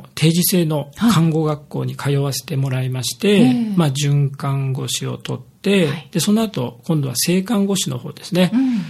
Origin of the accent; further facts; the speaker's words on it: Kiryu, Gunma, Japan; moved away as an adult; now in Okinawa, Japan; ナイチャーなんですけども、群馬県桐生市出身です。